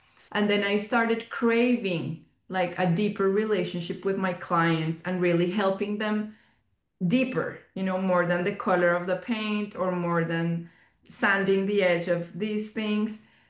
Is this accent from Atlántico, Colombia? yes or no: no; Bogota, Bogotá D.C., Colombia; now in United States; Okay, so I am from Bogota, Colombia. And I live right now in the United States.